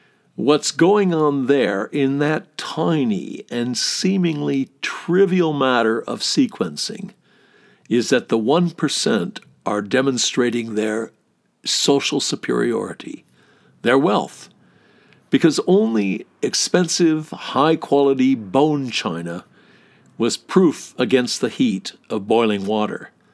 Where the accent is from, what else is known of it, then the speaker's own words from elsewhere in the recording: United States; now in United Kingdom; I, being an American, of course, had my heart set on living in Hampstead.